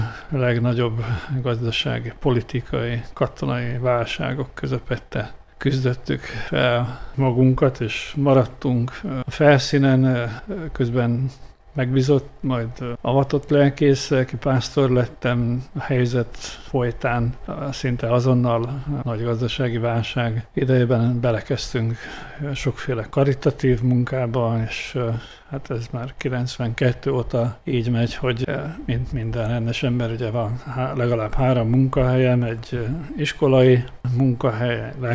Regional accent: Vojvodina, Serbia; born there; Mondom, én nem megyek vissza, mert én itt születtem magyarként.

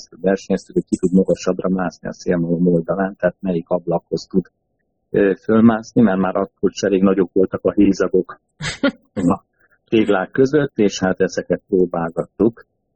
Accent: Kiskunhalas, Bács-Kiskun, Hungary; Én a 70-es években születtem, és a gyerekeskedésem nagy része az a Kidián telepen történt, ugye az akkoriban a város széle volt.

